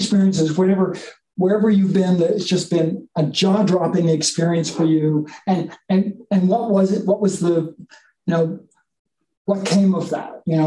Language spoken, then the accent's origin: English; Eastern Canada, Canada; here I am from Eastern Canada, from the middle of nowhere, where you'd think there'd be no lights ever anywhere.